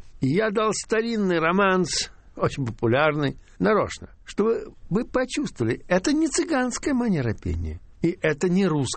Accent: Tbilisi, Georgia; дошкольное детство прошло в Тбилиси

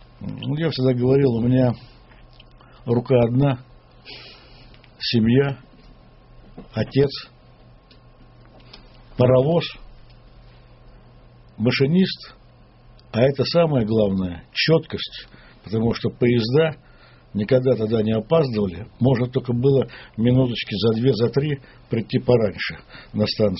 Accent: Moscow, Russia; also born or lived in Baltics / Southern Urals / Tbilisi; Я коренной москвич, оказываюсь в Прибалтике, потом оказываюсь на Южном Урале, потом учусь в Тбилиси, потом опять возвращаюсь в Прибалтику, в Латвию, а оттуда возвращаюсь в Москву спустя ровно, как говорится, когда мне исполнилось 30 лет, я вернулся в Москву обратно

